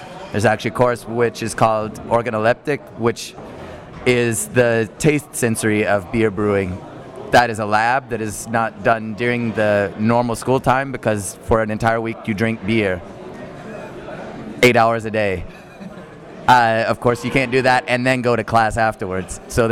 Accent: Texas, United States; moved away as an adult; now in Germany; I grew up in Texas. I studied German at the University of Texas, and after I graduated there with a bachelor's, I decided to move to Germany and study brewing science.

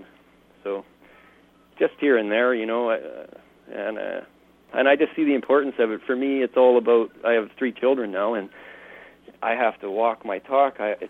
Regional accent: Edmonton, Alberta, Canada; I grew up in Edmonton where we had this perfect lawn, and my dad had me dragging the Weed-X bar and mowing

